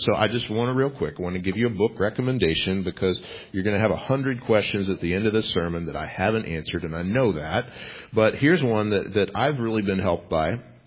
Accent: Texas, United States; I grew up in Texas. I grew up in a Southern Baptist background.

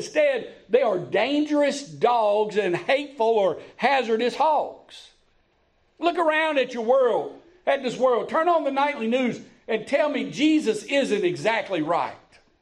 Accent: North Carolina, United States; I'm born and raised in North Carolina. My dad grew up as a sharecropper. We come from very poor means.

